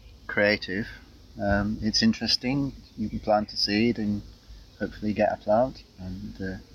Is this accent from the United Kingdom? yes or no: yes; Didcot, South East England, United Kingdom; from Didcot.